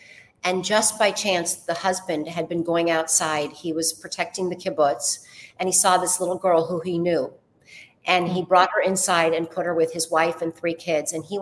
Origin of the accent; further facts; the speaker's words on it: California, United States; also born or lived in Israel; I grew up in California. I got married. I lived in Israel for many years. Then I moved back to the States.